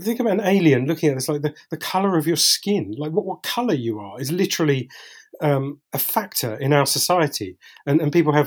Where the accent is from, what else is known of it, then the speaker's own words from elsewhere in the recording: London, United Kingdom; I grew up in London in the 80s, where there was a lot of overt racism